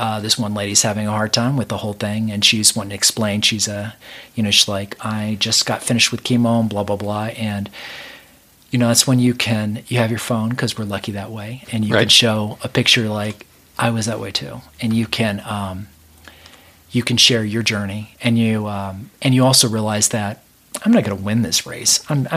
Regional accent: the South, United States; I grew up in the South, and we pretty much are like, oh, no, you're an authority figure, you're a doctor.

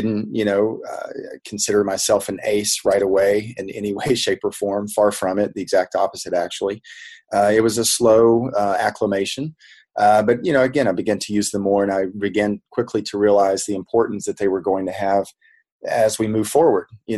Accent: West Virginia, United States; I was born and raised in West Virginia. My dad was a coal miner. So I am from, Appalachia.

